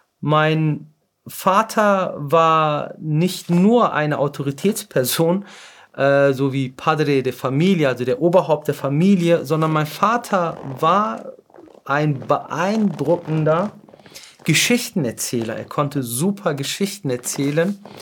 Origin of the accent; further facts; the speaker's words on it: North Rhine-Westphalia, Germany; Ich bin im Ruhrgebiet geboren, aufgewachsen und wenn man mich fragt, was ich bin, also bin ich jetzt ein Kurde, Türke oder ein Deutscher, würde ich ganz klar sagen, ich bin ein Ruhrpotter.